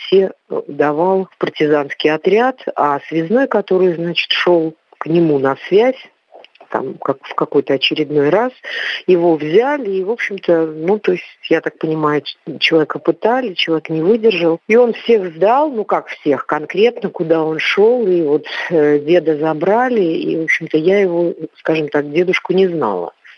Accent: Belarus; also born or lived in Urals, Russia; я родилась не в Белоруссии, хотя у меня мама оттуда. Я родилась на Урале. Когда я закончила первый класс, то мама, скажем так, вернулась к себе на родину. Ну, и мы вернулись вместе с ней.

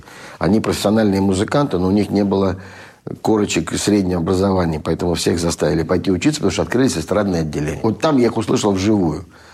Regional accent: Saint Petersburg, Russia; Также у нас в доме, где я родился, жил в Ленинграде

